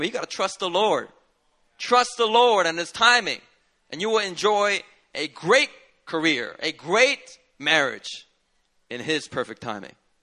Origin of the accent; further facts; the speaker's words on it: Gyeongsang, South Korea; You know, I'm personally from Gyeongsangdo. So obviously, I think the Gyeongsangdo people are always right.